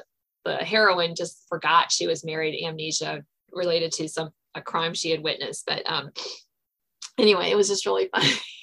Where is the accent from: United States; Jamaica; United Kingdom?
United States; Virginia; I'm based in Virginia. I was born in Virginia. I've lived here except for college my whole life. Happened to marry another Virginia native.